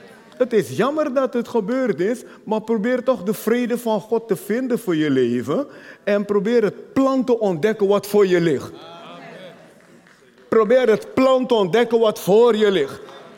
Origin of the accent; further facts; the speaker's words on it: Nigeria; Dutch is a second language; now in Netherlands; ik kom uit Nigeria, mijn vader was arm, mijn moeder was arm